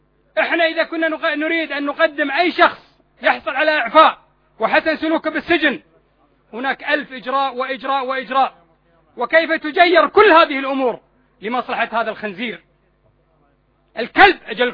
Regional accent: Kuwait; من النواب اللي موجودين عندنا بالكويت، ومن ييسر له اموره هنا في الكويت

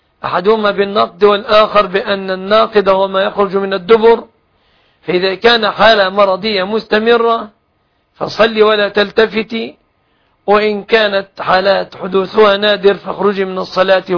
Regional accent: Egypt; أن يحفظ بلادنا مصر

